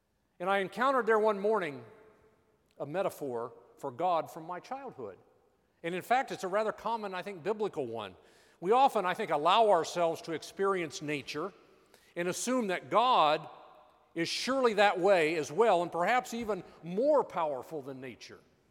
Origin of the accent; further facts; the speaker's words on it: Rossville, United States; it's interesting that there are two people here from my hometown of Rossville